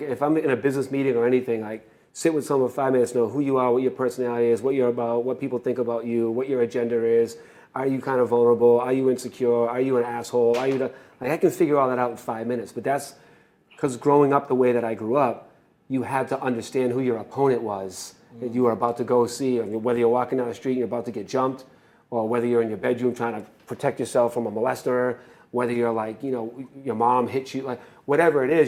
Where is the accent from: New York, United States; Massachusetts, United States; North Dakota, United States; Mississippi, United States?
Massachusetts, United States; Boston; No, I'm from Boston.